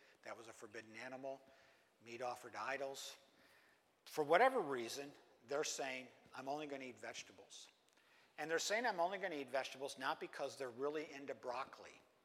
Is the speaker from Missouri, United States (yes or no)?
no; Buffalo, New York, United States; also born or lived in South; I'm from Buffalo, New York, so I'm a Yankee. And when I lived in the South, that was how they defined me.